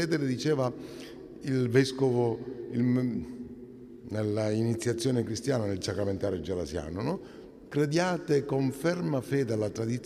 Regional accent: Catania, Sicily, Italy; Io vengo da Catania.

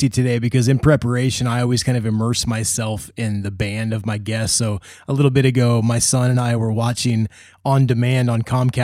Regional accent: New York, United States; I know growing up on the East Coast, like in that Long Island area, there were so many bands

